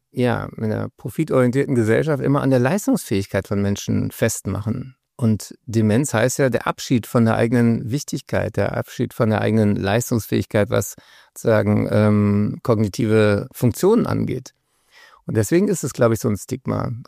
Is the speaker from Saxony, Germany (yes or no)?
no; Berlin, Germany; ich bin ja Berliner.